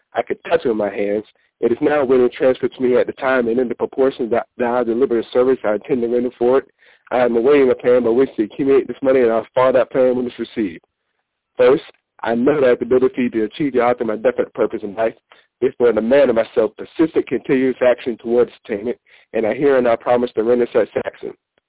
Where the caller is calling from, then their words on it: Jacksonville, Florida, United States; Jacksonville, Florida.